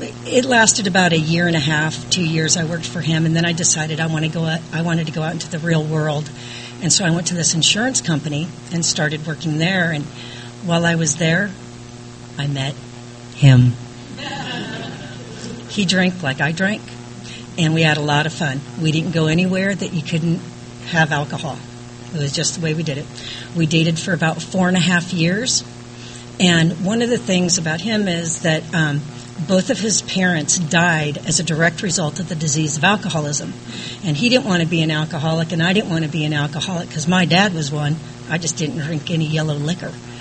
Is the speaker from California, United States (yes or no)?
yes; California, United States; also born or lived in Lake Tahoe; I was born up in Northern California, moved down to Southern California when I was about 11 years old.